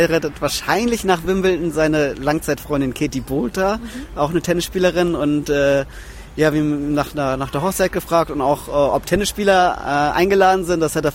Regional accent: Hamburg, Germany; Olympische Spiele in Deutschland und dann noch in meiner Heimatregion in Hamburg.

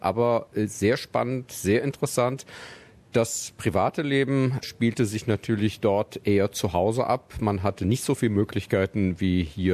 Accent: Mainz, Rhineland-Palatinate, Germany; Geboren und aufgewachsen bin ich in Mainz am Rhein und bin dort zur Schule gegangen

